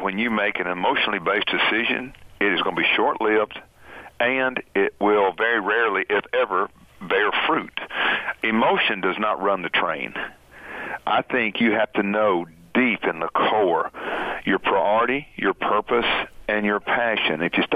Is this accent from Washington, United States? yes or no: no; Alabama, United States; I guess since I'm from Alabama, we're going to have an interpreter so your listeners can understand what we're talking about.